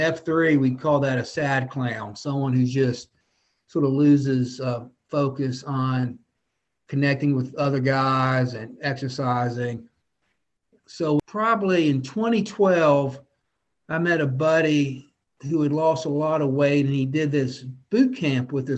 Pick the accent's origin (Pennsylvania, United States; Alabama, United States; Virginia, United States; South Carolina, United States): Virginia, United States; Petersburg; now in Chesapeake, United States; She grew up in Suffolk. I grew up in Petersburg, and in the early 90s, we relocated to Hampton Roads and have lived in either Portsmouth, North Suffolk, or now we live in the Western Branch area of Chesapeake.